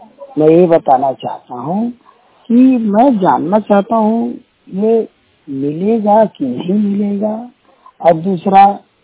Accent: Rangnapur Dabrupur, Uttar Pradesh, India; ग्राम रंगनापुर डबरूपुर जनपद महाराजगंज के निवासी हैं।

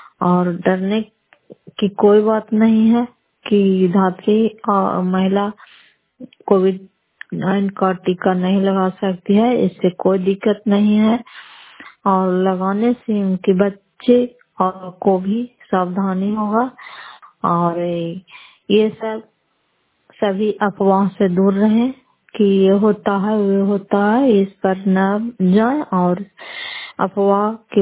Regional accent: Fatehpur, Bihar, India; घर फतेहपुर, पंचायत मकरौता, प्रखंड कराय पसराज और जिला नालंदा के निवासी हूँ।

